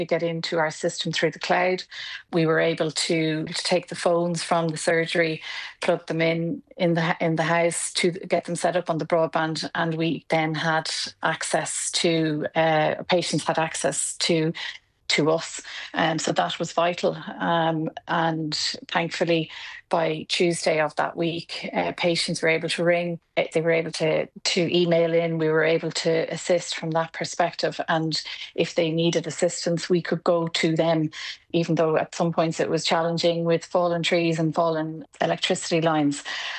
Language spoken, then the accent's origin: English; Dublin, Leinster, Ireland; I know I'm from Dublin